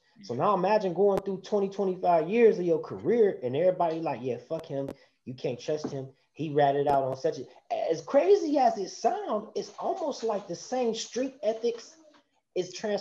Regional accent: Jamaica; Coming up, being Jamaican, both parents, like, the police thing wasn't no avenue to go down for real.

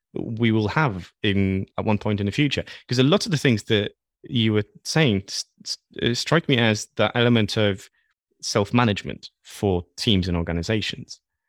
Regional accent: Poland; English is a second language; I'm originally from Poland. That's where I was born. That's where I was raised.

